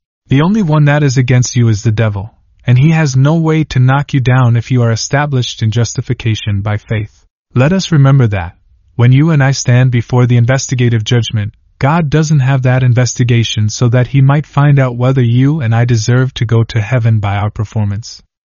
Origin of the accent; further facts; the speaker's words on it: Kenya; They knew I was from Kenya and they were going to be sent to Kanda Hospital